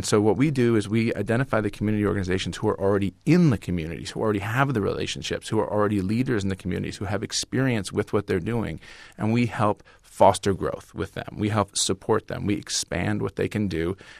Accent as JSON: {"language": "English", "region": "California", "country": "United States", "said": "I'm keenly aware of the fact that I am a guy from California"}